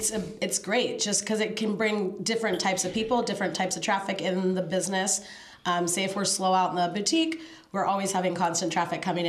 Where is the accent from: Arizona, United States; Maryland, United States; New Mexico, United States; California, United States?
California, United States; Napa; I am born and raised in Napa. Lived here my whole life, minus a little bit for college.